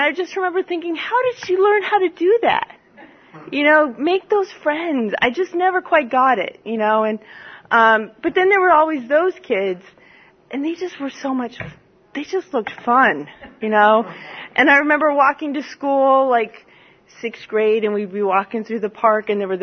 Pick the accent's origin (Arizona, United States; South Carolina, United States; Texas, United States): Arizona, United States; Phoenix; I was a kid growing up in Phoenix. We lived in the suburb, and it's pretty hot in summertime.